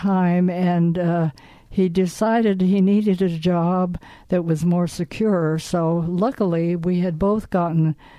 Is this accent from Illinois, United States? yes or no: no; Mountain View, California, United States; also born or lived in San Jose; I was born in San Jose. Oh, San Jose. Yeah, but our house was in Mountain View, because I was born in O'Connor Hospital in San Jose.